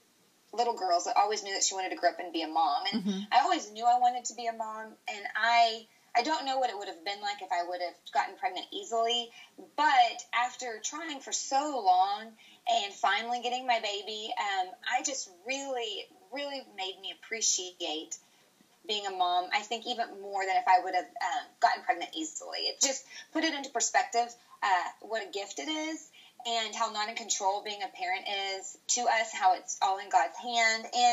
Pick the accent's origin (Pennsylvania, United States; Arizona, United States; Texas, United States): Texas, United States; Dallas; I grew up in the Dallas area.